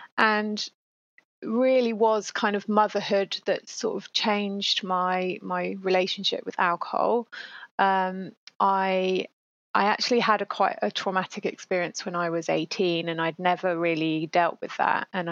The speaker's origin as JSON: {"language": "English", "country": "United Kingdom", "tie": "born or raised there", "moved": "as an adult", "lives_now": "France", "said": "So I am British, but I live in France. I've lived in France for nearly, just over 14 years."}